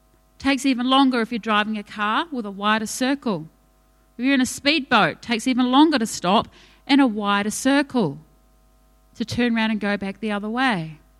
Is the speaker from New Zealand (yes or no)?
yes; New Zealand; accent: Kiwi; there's my Kiwi accent.